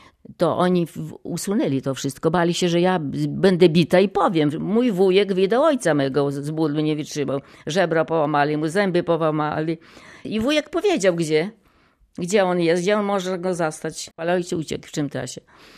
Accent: Gołasze Górki, Podlaskie Voivodeship, Poland; Wysoko Mazowieckie. Gołasze Górki to jest taka wioska, była bardzo taka kulturalna, nie taka byle jaka. Tam było dużo wykształconych ludzi i także ja w takim miejscu urodziłam się. No. I szkołę tam kończyłam, podstawówkę.

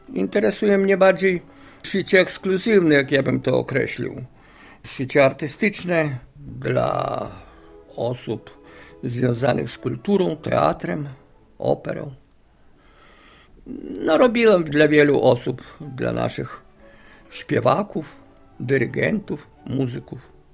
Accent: Knyszewicze, Podlaskie Voivodeship, Poland; I ja pochodzę z powiatu sokolskiego, a konkretnie ze wsi Knyszewicze.

